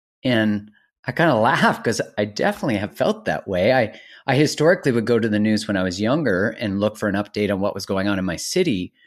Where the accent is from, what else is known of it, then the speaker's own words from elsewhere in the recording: Canada; I'm Canadian, originally born in Canada